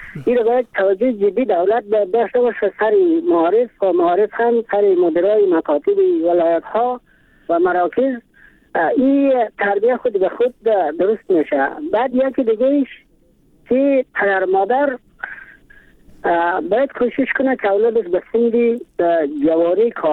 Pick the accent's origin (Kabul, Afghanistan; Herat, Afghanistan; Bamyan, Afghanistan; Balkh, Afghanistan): Balkh, Afghanistan; Mazar-i-Sharif; از مزار شریف هستم.